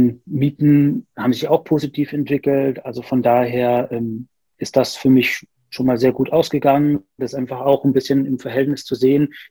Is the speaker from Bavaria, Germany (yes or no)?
yes; Nuremberg, Bavaria, Germany; now in Berlin, Germany; 35. Ursprünglich komme ich aus Nürnberg. Arbeite in Rostock, wohne aber auch in Berlin. Also eher nördlich hat es mich verschlagen.